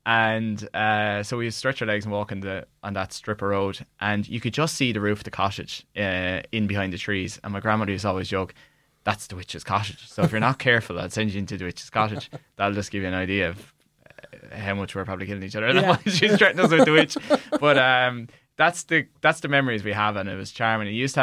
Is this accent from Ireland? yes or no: yes; Kilmacthomas, Munster, Ireland; So I'm from Kilmacthomas, okay.